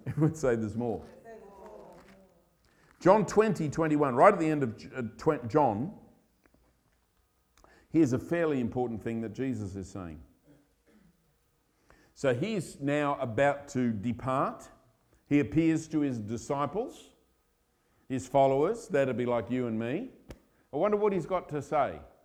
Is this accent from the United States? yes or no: no; Australia; born there; now in England; I was born in Australia. I've been here for nearly 20 years. In February, it'll be 20 years.